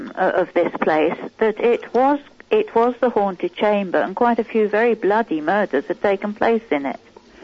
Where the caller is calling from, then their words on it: St Albans, East of England, United Kingdom; St Albans.